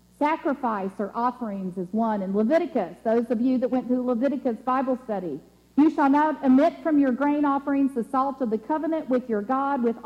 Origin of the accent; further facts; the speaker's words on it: Mississippi, United States; We'd go outside wearing shoes because most of the time we're from Mississippi.